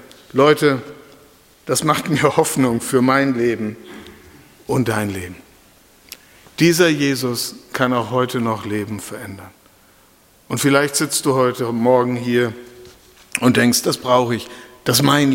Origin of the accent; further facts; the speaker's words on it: Lower Saxony, Germany; ich bin ja nicht von hier, nicht aus Süddeutschland, ich komme ja von der Küste, ich bin ja Ostfriese.